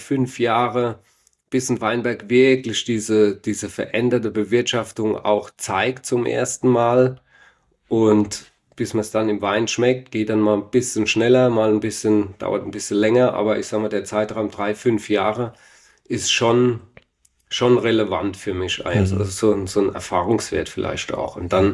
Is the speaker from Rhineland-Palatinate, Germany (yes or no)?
yes; Rhineland-Palatinate, Germany; Also du kommst dahin als Pfälzer und denkst, ich kann alles, weiß alles